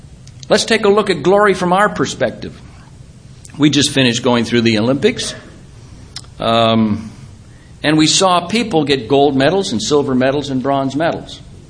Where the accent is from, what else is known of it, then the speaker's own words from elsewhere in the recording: Canada; Just as a side note, I'm from Canada